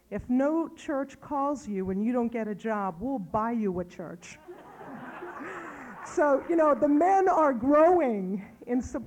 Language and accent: English; United States; not only as an American, but also as an Arab